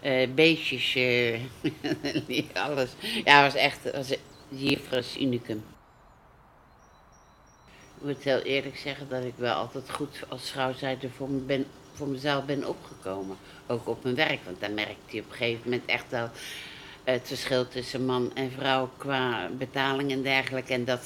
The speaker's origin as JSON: {"language": "Dutch", "town": "The Hague", "region": "South Holland", "country": "Netherlands", "said": "Ik ben een echte Hagenees."}